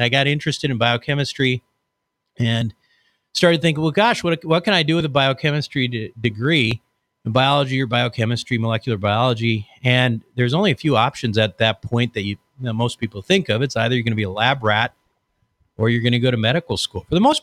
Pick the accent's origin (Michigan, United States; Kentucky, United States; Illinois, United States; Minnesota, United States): Minnesota, United States; I'm from Minnesota. I grew up there. I was a hockey player. I'd still consider myself a Minnesotan